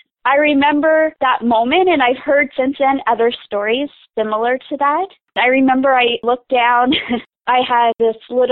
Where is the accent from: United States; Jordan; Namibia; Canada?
Canada; And I said, "Oh, I'm from Canada." And I kind of trying to say it low and keep a low profile.